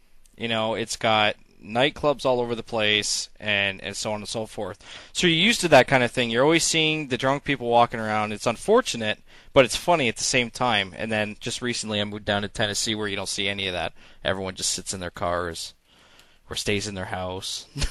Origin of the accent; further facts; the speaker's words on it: Niagara Falls, Ontario, Canada; I'm from Niagara Falls, Ontario.